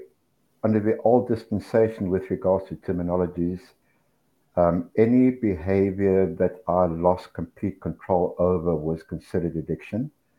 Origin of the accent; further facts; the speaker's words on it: Johannesburg, Gauteng, South Africa; moved away as an adult; now in Chiang Mai, Thailand; I am originally from South Africa, Johannesburg. I've been living and working in Thailand for 4 years now. And currently living in Chiang Mai, we've been here for 1 year